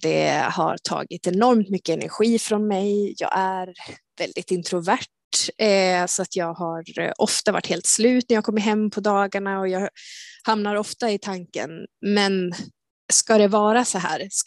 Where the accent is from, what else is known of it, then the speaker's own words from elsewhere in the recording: Dalarna County, Sweden; trodde kanske inte att jag skulle flytta hem till Dalarna igen på ett tag. Men för 3 år sedan så bestämde jag mig och jag flyttade hit